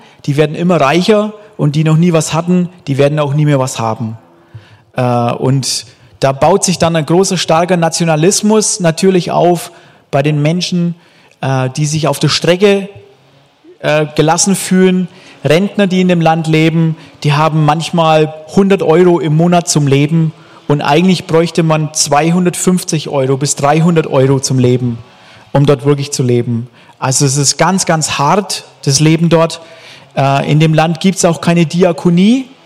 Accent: Bavaria, Germany; also born or lived in Bodensee; Ich habe gerade gesagt, ich komme gar nicht aus Deutschland. Ich komme aus dem Frankenland. Und von daher, aber ich lebe schon mit meiner Frau und unseren Kindern leben wir jetzt schon fast 20 Jahre, ja, in schönen Württemberg.

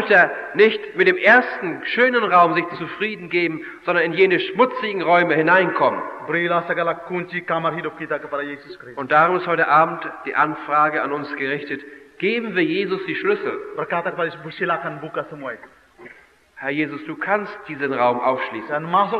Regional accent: Indonesia; Oft ist es so, dass bei uns in Indonesien vorne schöne Blumen blühen, vor Vorgarten.

